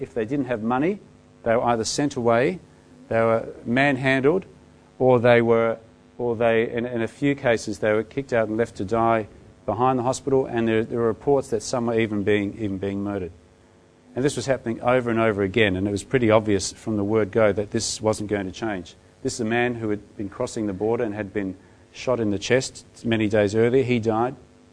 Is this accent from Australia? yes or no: yes; Australia; So being stubborn, probably being an Aussie and male and a bit younger then, I wasn't putting up